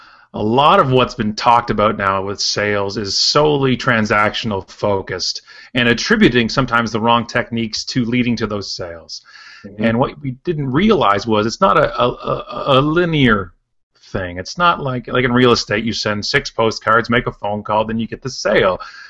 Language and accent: English; Oakville, Ontario, Canada; I'm in Oakville, which is my hometown, west of Toronto